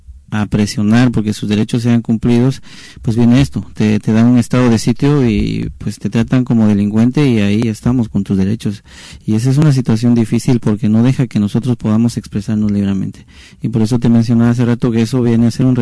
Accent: Guatemala; nosotros como guatemaltecos hasta cierto punto culpamos

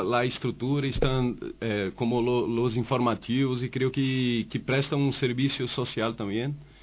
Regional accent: Bahia, Brazil; Spanish is a second language; now in Spain; Yo soy de Bahía y he venido a estudiar aquí un máster en radio también y conocer cómo se estructura la radio en España

